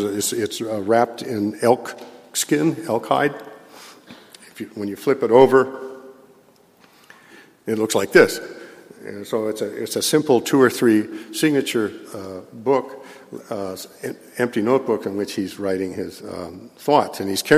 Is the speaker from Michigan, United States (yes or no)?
no; Montana, United States; born there; We're both from the Flathead Nation. I was born there, and my family had been, you know, living on Flathead soil for 100-some years.